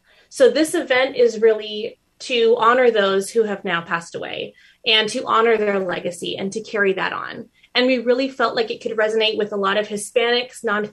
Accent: San Diego, California, United States; We actually started in Southern California. I'm from San Diego.

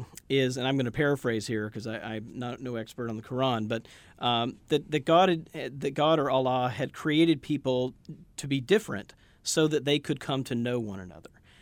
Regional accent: the South, United States; I grew up Southern Baptist in the South.

